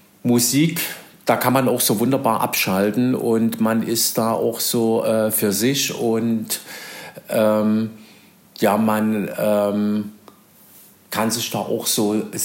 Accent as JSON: {"language": "German", "town": "Dresden", "region": "Saxony", "country": "Germany", "moved": "as an adult", "lives_now": "Berlin, Germany", "said": "wie ihr es sicherlich alle schon mitgekriegt habt an meinem Dialekt, ich komme aus Sachsen, ganz genau vor 60 Jahren in Dresden geboren und bin 1988 nach Berlin gekommen und habe da meine jetzige Familie gegründet."}